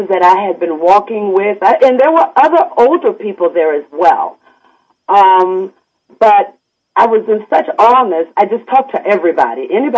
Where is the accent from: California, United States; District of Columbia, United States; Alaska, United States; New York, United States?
District of Columbia, United States; Washington; born there; I was born in Washington, D.C., but my grandfather and grandmother came out of Starkville, Mississippi.